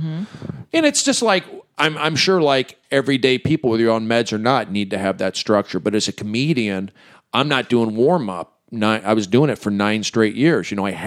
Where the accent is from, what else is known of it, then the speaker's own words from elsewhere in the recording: California, United States; I'm from the Valley.